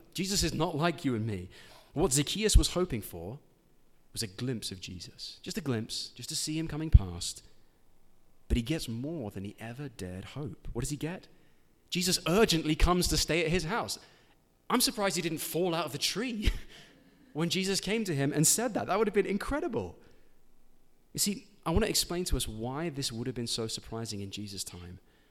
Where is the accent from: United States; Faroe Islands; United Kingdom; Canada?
United Kingdom; England; Now, I'm from England. Inviting yourself over somewhere is not okay. It is a social faux pas.